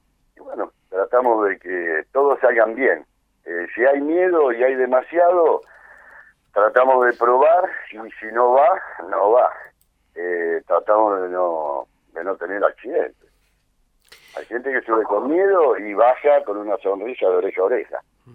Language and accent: Spanish; Escobar, Buenos Aires Province, Argentina; yo soy de Escobar, siempre me dediqué a los caballos